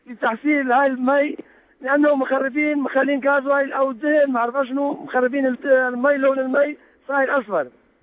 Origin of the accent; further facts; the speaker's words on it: Al-Nu'maniyah, Wasit, Iraq; أنا مواطن كردي … من منطقة النعمانية.